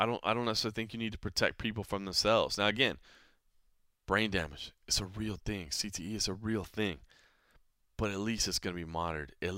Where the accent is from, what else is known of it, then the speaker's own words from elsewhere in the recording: Texas, United States; But, you know, growing up in Texas, eating Louisiana hot sauce, you know, growing up with that as part of my diet, man